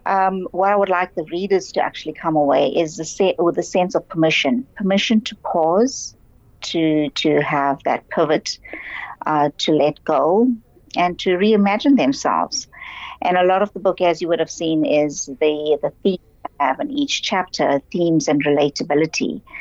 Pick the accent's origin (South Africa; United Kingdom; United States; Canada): South Africa; born there; also born or lived in India; I'm South African born, but I've done quite a lot of work in India as well.